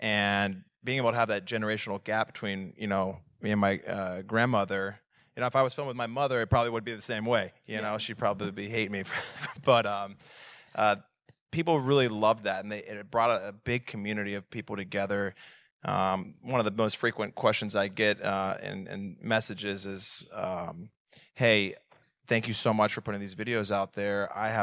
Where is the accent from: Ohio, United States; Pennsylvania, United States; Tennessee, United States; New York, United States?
Ohio, United States; Columbus; I am from Columbus, Ohio.